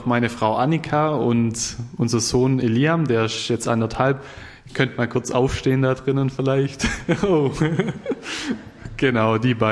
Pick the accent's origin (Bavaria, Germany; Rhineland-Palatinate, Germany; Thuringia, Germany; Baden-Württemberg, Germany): Baden-Württemberg, Germany; Nürtingen; accent: Swabian; Ich komme aus Nürtingen, dort schwätzt man auch Schwäbisch. Allerdings muss ich sagen, dass in der Schule mir fast schon ein bisschen aberzogen wurde.